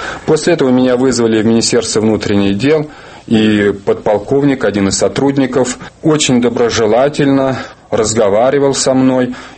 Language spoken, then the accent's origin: Russian; Russia; ведь я русский, а еду в Израиль.